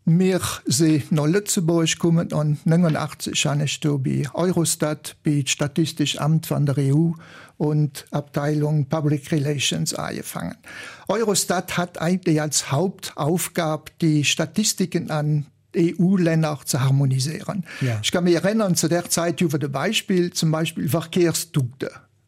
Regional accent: Emmels, Wallonia, Belgium; ich kann mich als typisch Emmelzer Jungen bezeichnen. Ich bin nämlich in Emmels geboren, und zwar Metzen und Dorf, ob die Kreuzung.

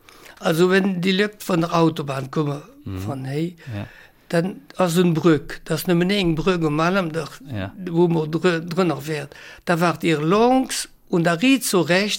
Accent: Emmels, Wallonia, Belgium; Ja, ich bin in Emmels geboren, während der Offensiv, während 40. Und haben mein Schuljahr in Emmels gelehrt

